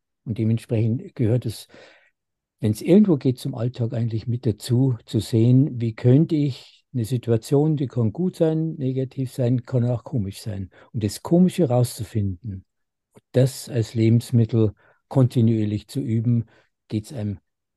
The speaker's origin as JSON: {"language": "German", "region": "Bavaria", "country": "Germany", "said": "Und als Bayer sage ich natürlich"}